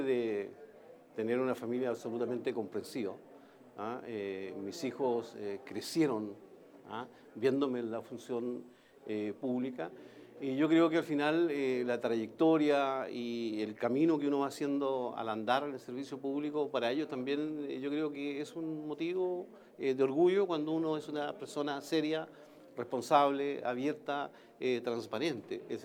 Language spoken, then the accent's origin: Spanish; Castro, Los Lagos, Chile; born there; voy a estar en mi ciudad natal, en Castro